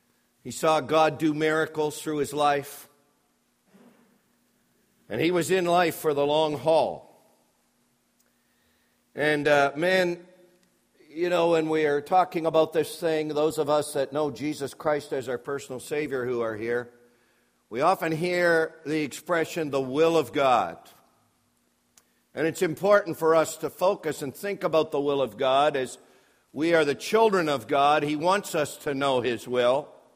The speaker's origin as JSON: {"language": "English", "region": "the Maritimes", "country": "Canada", "said": "once they know that I'm a Maritimer and I'm from the East, I remind them that the Bible makes it very clear that the wise men came from the East."}